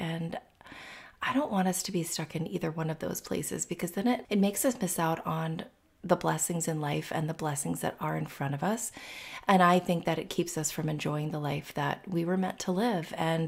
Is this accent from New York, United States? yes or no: no; Florida, United States; I'm from Florida. I'm used to hurricanes. I'm not used to the ground moving.